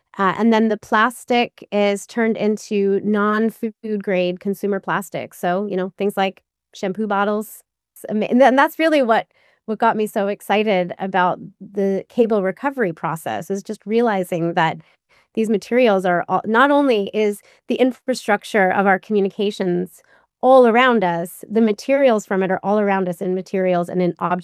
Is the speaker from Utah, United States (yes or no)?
no; Boston, Massachusetts, United States; I mean, I grew up in the Boston area, and, you know, Jaws was everything.